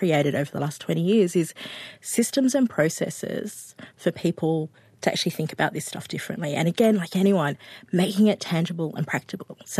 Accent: Auburn, New South Wales, Australia; Yeah, so I grew up in Western Sydney, so Auburn, and I was actually raised by my grandparents.

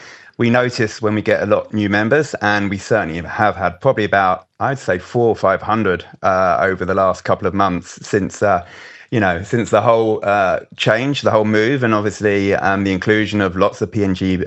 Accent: London, United Kingdom; We've got a great little home in South London. I'm actually from North London, so the other side.

